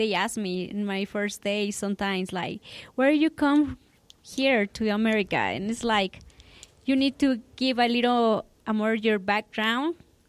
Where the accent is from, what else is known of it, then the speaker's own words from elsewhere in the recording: Mexico; now in United States; Yeah, because I'm not from here. I'm from Mexico.